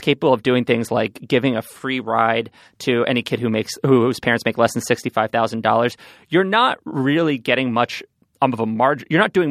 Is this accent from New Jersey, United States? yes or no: no; New York City, New York, United States; I didn't mind that one so much because I grew up on Central Park.